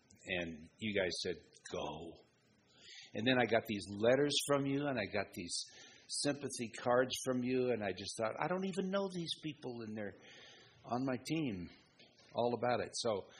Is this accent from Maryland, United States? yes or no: no; Boulder, Colorado, United States; Boulder. I'm from Boulder. Yeah. I'm sort of just outside of Boulder. Nobody can live in Boulder. But I'm from Boulder